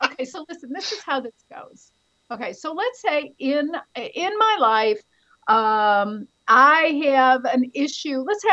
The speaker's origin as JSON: {"language": "English", "town": "Chicago", "region": "Illinois", "country": "United States", "said": "And listen, I'm from Chicago."}